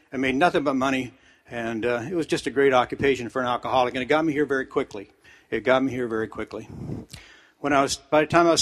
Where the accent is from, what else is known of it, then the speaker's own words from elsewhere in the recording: Las Vegas, Nevada, United States; also born or lived in Compton, California / Chino, California; I was born in Compton, California, and then moved to Chino. My dad was geographically challenged. And then we wound up in Las Vegas, Nevada, but we were very broke.